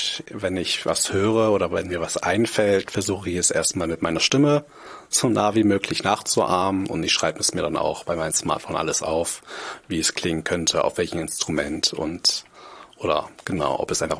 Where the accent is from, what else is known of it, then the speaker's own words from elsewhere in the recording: Kiel, Schleswig-Holstein, Germany; also born or lived in South Korea; Und ich komme natürlich auch aus Kiel, deswegen ist es mal schön, wenn man im Norden ist.